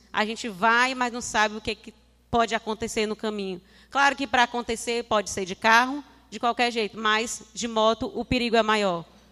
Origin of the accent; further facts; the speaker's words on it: Piauí, Brazil; eu sou de Cajazeiras de Baixo, sou universitária, sou licenciada em matemática pela Universidade Federal do Piauí.